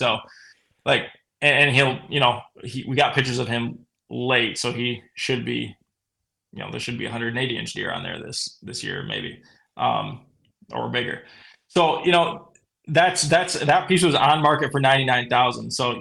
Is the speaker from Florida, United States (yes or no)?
no; Michigan, United States; around my hometown right here. So yeah. I probably have a higher likelihood of shooting a big deer, you know, there. And even if it's on a bait pile, I mean, here, there's no baiting in Michigan.